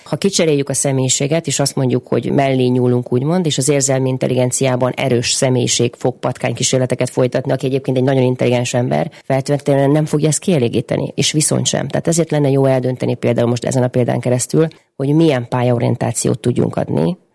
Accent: Békés, Hungary; én ugye Békés megyei vagyok

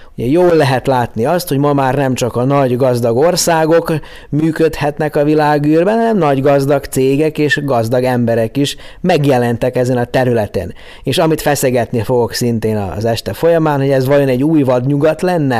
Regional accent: Horgoš, Vojvodina, Serbia; Ugye én 1972-ben születtem Jugoszláviában, ugye mai Szerbia területén, a Röszke-Horgos határátkelő déli oldalán, Horgos faluban nőttem fel

